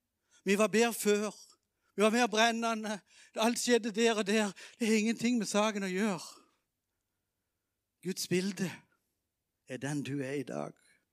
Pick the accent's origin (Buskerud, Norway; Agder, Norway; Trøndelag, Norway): Agder, Norway; Kvinesdal; Jeg er fra Kvinnesdal.